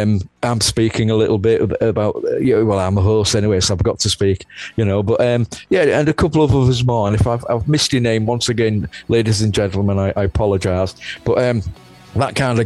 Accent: England, United Kingdom; I'm English, we pronounce it Kane, I'm afraid.

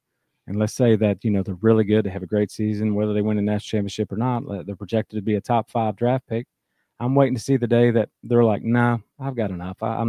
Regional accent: Charleston, West Virginia, United States; now in South Carolina, United States; I'm from West Virginia. I grew up around Charleston, West Virginia.

